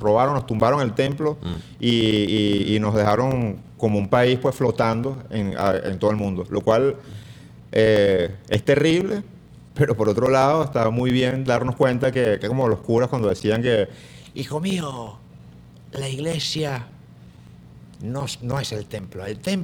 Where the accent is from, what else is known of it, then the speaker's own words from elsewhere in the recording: Venezuela; eso que somos nosotros los venezolanos